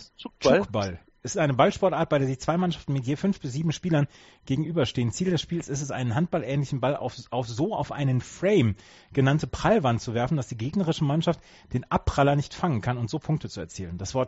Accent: North Rhine-Westphalia, Germany; Also bei uns in Ostwestfalen sagt man Tucht.

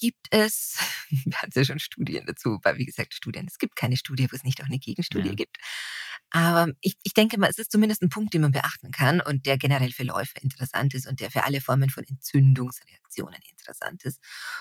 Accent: Austria; ich komme aus Österreich.

